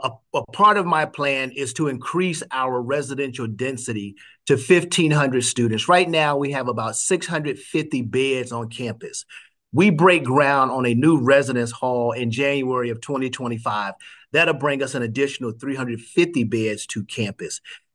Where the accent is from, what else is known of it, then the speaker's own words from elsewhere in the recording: Washington, D.C., District of Columbia, United States; 40 states, 32 countries, and of course, my hometown, Washington, D.C.